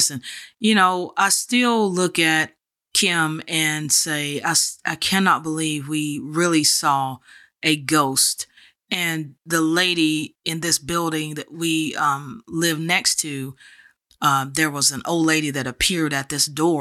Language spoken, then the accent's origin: English; Texas, United States; I'm from Texas, you know.